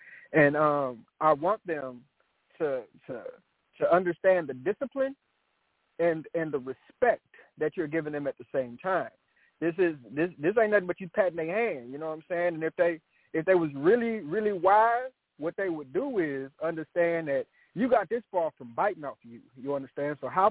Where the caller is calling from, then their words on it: Dallas, Texas, United States; Yes, big brother. … from Dallas.